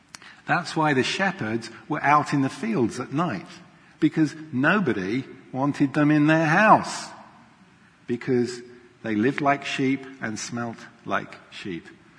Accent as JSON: {"language": "English", "region": "England", "country": "United Kingdom", "said": "Now, I come from England. England is a land of sheep."}